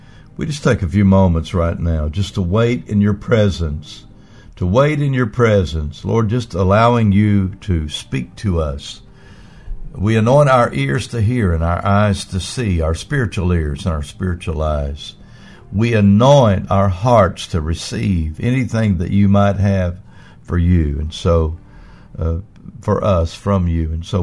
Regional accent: Comanche, Oklahoma, United States; I pray for my hometown of Comanche, Oklahoma.

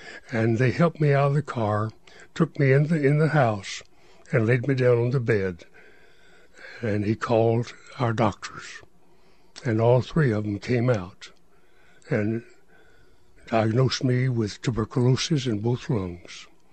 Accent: Ada, Oklahoma, United States; Yes. I grew up in Ada, Oklahoma, and at 15, I left home.

